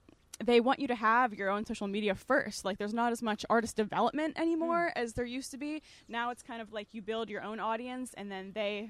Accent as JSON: {"language": "English", "town": "Cleveland", "region": "Ohio", "country": "United States", "said": "because I'm originally from Cleveland"}